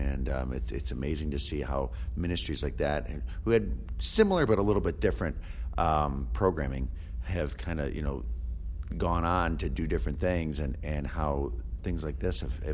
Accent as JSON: {"language": "English", "town": "Buffalo", "region": "New York", "country": "United States", "tie": "born or raised there", "said": "And I couldn't help think back to my childhood growing up in Buffalo and going down to the Buffalo Christian Center a lot."}